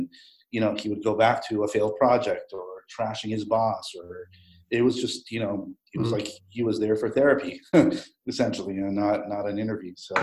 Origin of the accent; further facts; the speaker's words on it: Los Angeles, California, United States; And I said, well, I'm from Los Angeles.